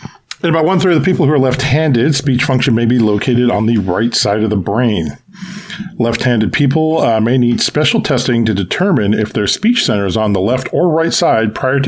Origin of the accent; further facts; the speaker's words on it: Oklahoma, United States; also born or lived in Canada; Well, I'm a mix of nice, and I grew up in Oklahoma.